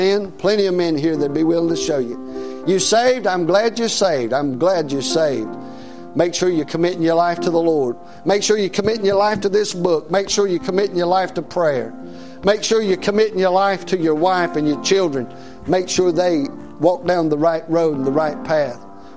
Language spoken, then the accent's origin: English; Cana, Virginia, United States; also born or lived in Mount Airy, North Carolina; I'm from Cana, Virginia, man. I'm from Mount Airy, North Carolina. I'm from as far back in the country as you get.